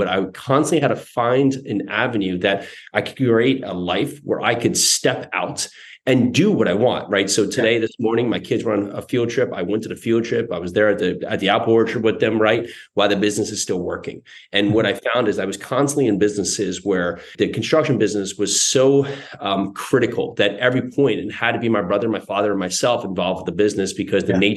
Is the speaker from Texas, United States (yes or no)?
no; New Jersey, United States; also born or lived in New York City; now in Murfreesboro, United States; I'm down here in Murfreesboro, Tennessee. Grew up, born and raised in New Jersey. Lived there most of my life before living in New York City, and started to really in the restaurant business.